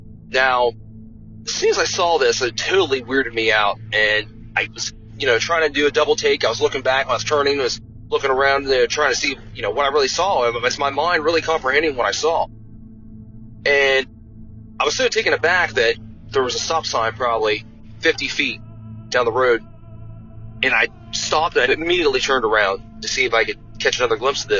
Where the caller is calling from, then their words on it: Ohio, United States; I'm calling from Perry County, Ohio.